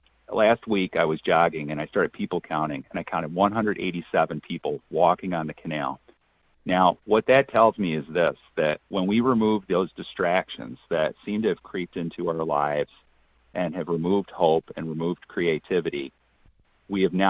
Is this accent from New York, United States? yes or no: yes; Brockport, New York, United States; That's my hometown. That's my hometown.